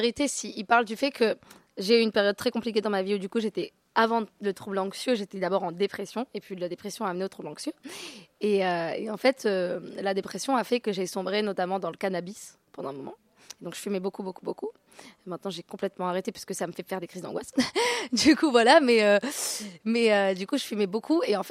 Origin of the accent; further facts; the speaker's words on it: France; je suis née quand même dans France, et j'ai eu une éducation française et tout ça.